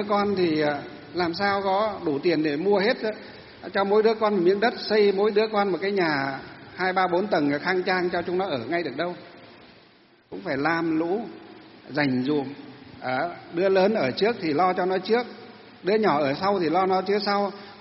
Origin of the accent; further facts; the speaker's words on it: Hòa Bình, Vietnam; Mặc dù chúng tôi được sinh ra ở tỉnh Hòa Bình.